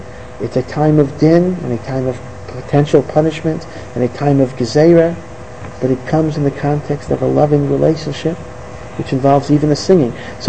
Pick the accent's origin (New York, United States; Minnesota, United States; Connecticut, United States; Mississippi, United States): Connecticut, United States; Hartford; somebody I know in my hometown of Hartford wrote a book